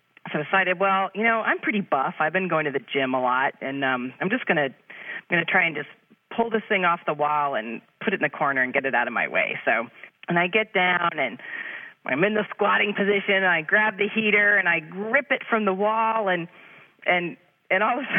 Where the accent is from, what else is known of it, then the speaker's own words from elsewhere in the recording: St. Louis, Missouri, United States; I'm from St. Louis, Missouri.